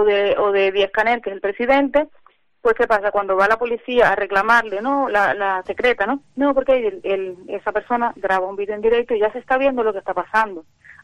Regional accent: Cuba; moved away; yo hace 12 años que salí de Cuba y yo sabía lo que había

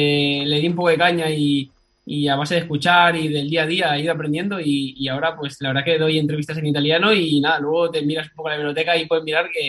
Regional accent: Spain; Sí, somos cinco españoles.

